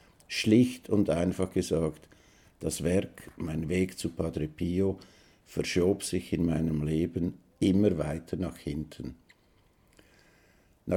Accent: Benken, St. Gallen, Switzerland; So auch Schüler aus Benken, wo ich aufgewachsen bin.

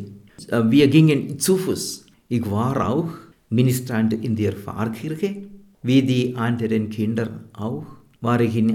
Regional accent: Chammalamattam, Kerala, India; born there; German is a second language; Ich wurde am 20. März 1951 in meiner Heimatort Chammalamattam im Bundesstaat Kerala in Südindien geboren. Ich bin das jüngste von den 8 Kindern meiner Eltern.

